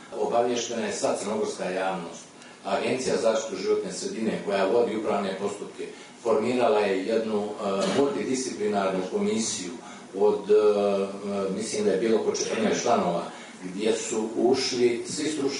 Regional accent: Montenegro; studiji koja je bila prije 3 godine kod nas u Crnoj Gori na mišljenje

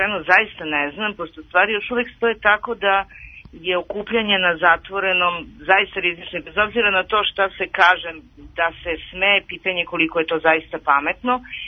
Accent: Badnjevac, Šumadija, Serbia; moje detinjstvo se odvijalo u Badnjevcu, a sad kako je stigla korona i moja sadašnja odvija u Badnjevcu, jer smo se mi sklonili s prve linije fronta i lepo otišli u Badnjevac i sad živimo tamo

